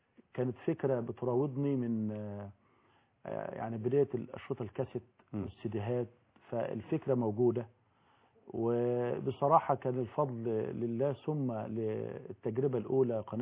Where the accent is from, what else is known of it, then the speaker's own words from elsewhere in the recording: Egypt; بلدنا مصر